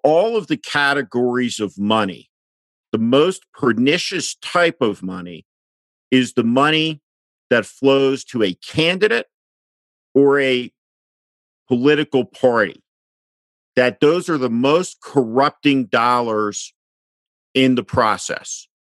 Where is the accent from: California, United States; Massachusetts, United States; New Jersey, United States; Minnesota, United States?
New Jersey, United States; I grew up in New Jersey. And there was a tremendous tradition of Republicanism, all of whom happened to be pretty liberal.